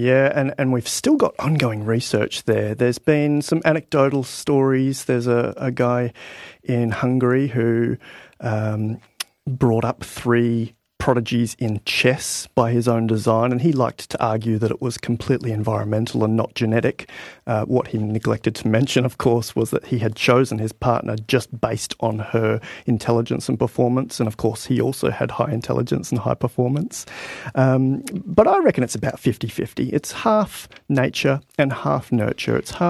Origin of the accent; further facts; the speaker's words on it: Perth, Western Australia, Australia; from my hometown and my current town, from Perth.